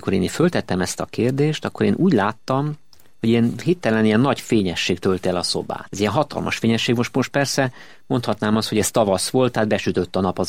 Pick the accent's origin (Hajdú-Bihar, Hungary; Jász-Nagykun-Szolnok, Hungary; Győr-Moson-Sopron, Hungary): Hajdú-Bihar, Hungary; Debrecen; born there